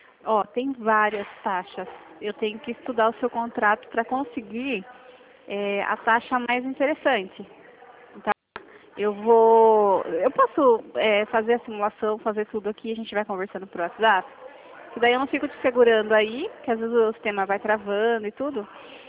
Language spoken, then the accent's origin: Portuguese; Piracicaba, São Paulo, Brazil; Eu sou aqui de Piracicaba.